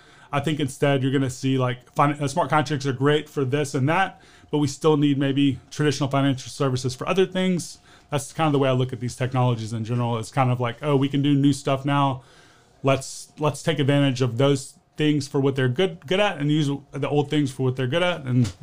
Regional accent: United States; here in the United States. Or when I say here, I'm speaking of my home country, obviously.

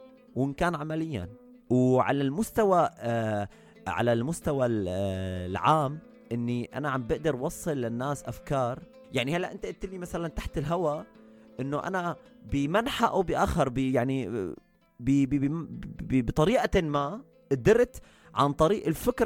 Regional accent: Syria; now in Germany; وأنا شخص كنت بسوريا بمدينتي كنت أشتغل بمجال الإلكتروني، بمجال بيع وصيانة الأجهزة المحمولة والحواسب

